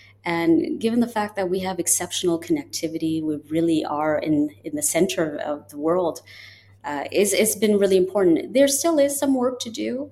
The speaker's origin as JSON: {"language": "English", "country": "Canada", "lives_now": "United Arab Emirates", "said": "I'm from Canada, he's from Germany"}